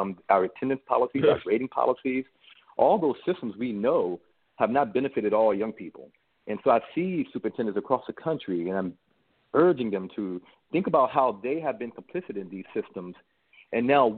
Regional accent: Virginia, United States; As an African-American man with a lived experience that, you know, growing up in Central Virginia in a very rural community

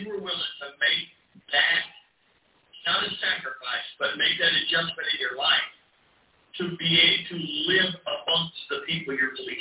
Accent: Plano, Texas, United States; I'm a kid from Plano, Texas.

